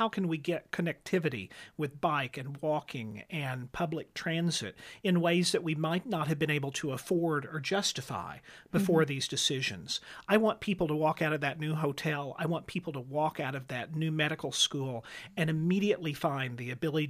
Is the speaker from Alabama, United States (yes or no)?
no; Carmi, Illinois, United States; also born or lived in Los Angeles; I'm from Carmi, but I went to Los Angeles for 20 years.